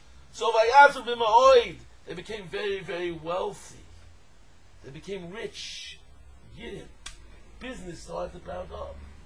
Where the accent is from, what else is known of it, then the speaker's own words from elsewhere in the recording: United States; I'm an American Jew. I'm very faithful to my patriotic. I have the American flag outside my house.